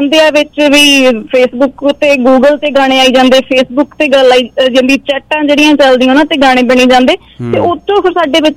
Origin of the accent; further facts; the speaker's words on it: Punjab, India; ਉਹ ਕਹਿੰਦੇ ਤੁਸੀਂ ਮਾਲਵੇ ਦੇ ਆ, ਮੈਂ ਕਿਹਾ ਜੀ ਨਹੀਂ ਮੈਂ ਦੁਆਬੇ ਦੀ ਹਾਂ